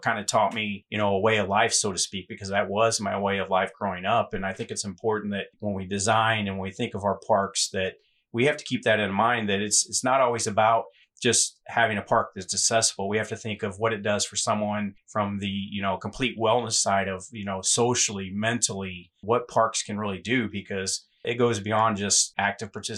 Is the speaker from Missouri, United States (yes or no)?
yes; Jefferson City, Missouri, United States; You know, I look back to what parks did for me as a child growing up in Jefferson City, and I'll never forget, because we lived at the very top of Jefferson Street, almost by Highway 54, the viaduct right there.